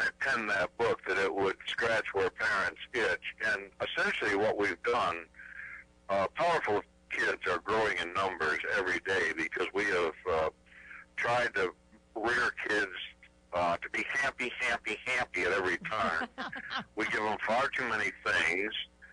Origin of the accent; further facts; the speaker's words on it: New York, United States; We didn't have a car when I was a little boy growing up in Western New York State